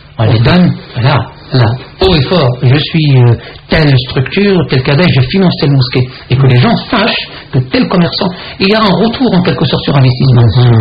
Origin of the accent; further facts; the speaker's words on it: France; Donc à la limite, on a oublié nos origines. Nous sommes des Français, nous sommes des musulmans, et nous essayons justement de conjuguer nos efforts pour en faire quelque chose.